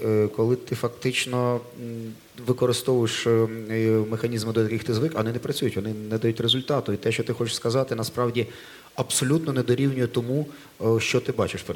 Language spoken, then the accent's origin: Ukrainian; Starobilsk, Luhansk Oblast, Ukraine; з мого рідного Старобільська